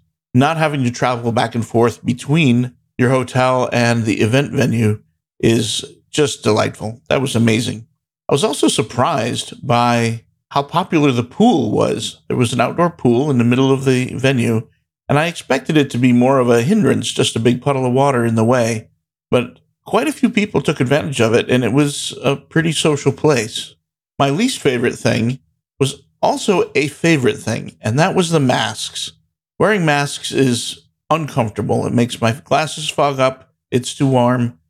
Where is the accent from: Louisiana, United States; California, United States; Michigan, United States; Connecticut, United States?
Michigan, United States; Grand Rapids; from Grand Rapids, Michigan.